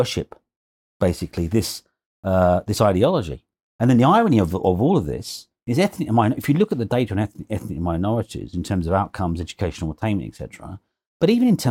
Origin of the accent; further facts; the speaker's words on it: London, United Kingdom; I was born and bred in London, East London, young kid, grew up in a very ordinary, very poor working-class family in Hinton Hackney, East London, all right?